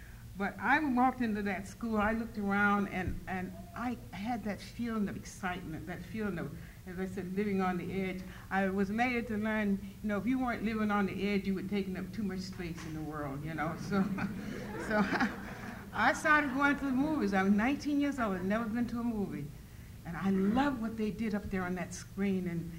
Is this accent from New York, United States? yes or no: no; Atlanta, Georgia, United States; also born or lived in Boston; They moved to Atlanta, and I was born in Atlanta